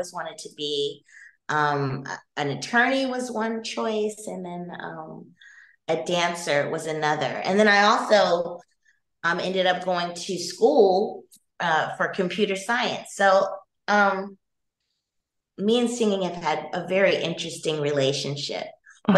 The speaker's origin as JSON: {"language": "English", "town": "Los Angeles", "region": "California", "country": "United States", "tie": "born or raised there", "also_born_or_lived": "Chicago / New York City", "said": "Okay, so I was born in Chicago. I was partially raised in Los Angeles and partially raised in New York City."}